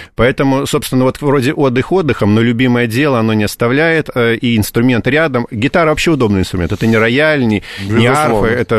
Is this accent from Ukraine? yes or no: no; Grodno, Grodno Region, Belarus; Беларусь красивый край, такая прям цветущая совершенно страна, мой родной город Гродно, там тоже побывал, на родине